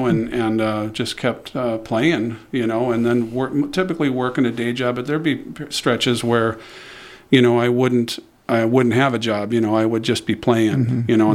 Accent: Fargo, North Dakota, United States; In Fargo, North Dakota.

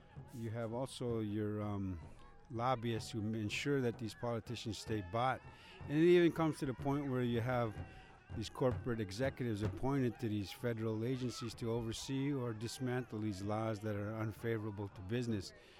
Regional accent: Fond du Lac, Minnesota, United States; also born or lived in Duluth; I'm from Fond du Lac. I'm a band member of Fond du Lac, but I spent a lot of time here in Duluth, probably about 35, almost upwards of 35, closer to 40 years of my life here.

